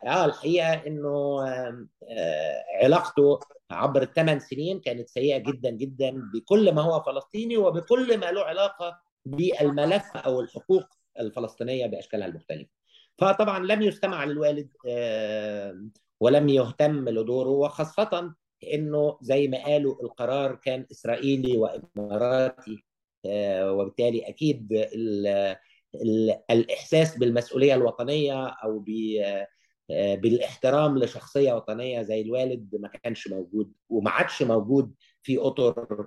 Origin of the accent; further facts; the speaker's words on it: Egypt; ومسؤوليتنا احنا كشعب مصري هو تغيير حكمنا وبناء بلدنا والنمو بيها